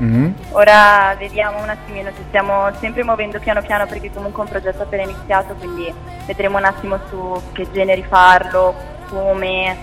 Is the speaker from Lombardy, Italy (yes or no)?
yes; Monza, Lombardy, Italy; posso dire che ho 23 anni, sono di Monza